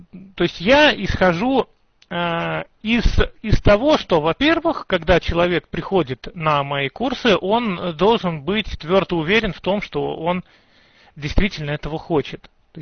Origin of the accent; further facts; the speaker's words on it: Dzerzhinsk, Nizhny Novgorod Oblast, Russia; Я сам из Нижегородской области, из города Дзержинска, это в 20 с небольшим километров от Нижнего Новгорода.